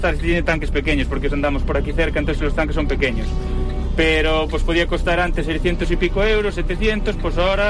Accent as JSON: {"language": "Spanish", "town": "Ourense", "region": "Galicia", "country": "Spain", "said": "De Orense."}